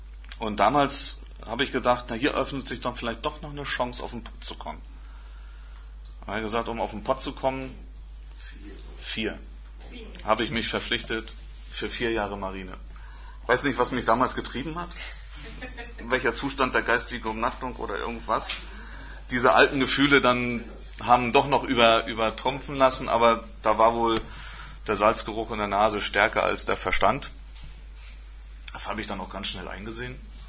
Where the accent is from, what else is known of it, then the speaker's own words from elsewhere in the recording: Mecklenburg-Vorpommern, Germany; nur als Mecklenburger habe ich dann gedacht